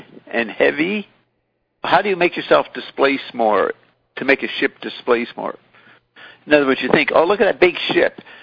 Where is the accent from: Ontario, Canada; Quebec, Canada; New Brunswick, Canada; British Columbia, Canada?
Quebec, Canada; Hull; I was a kid from Hull, Quebec.